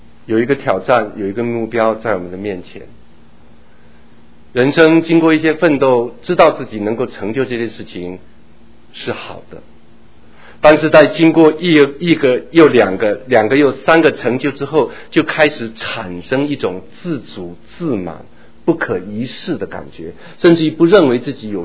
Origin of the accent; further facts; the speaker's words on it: Taitung, Taitung County, Taiwan; 我小时候在台东长大，我家的后院是一片，我小孩子对小孩子来讲几乎看不尽的甘蔗园，因为台东有一个糖厂